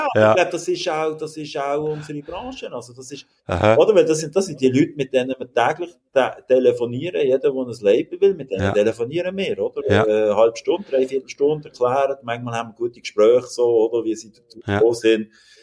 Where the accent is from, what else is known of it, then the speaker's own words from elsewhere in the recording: Basel, Basel-Stadt, Switzerland; accent: Basel German; wir hören ja meinem Akzent an, wir sind hier in Basel, oder?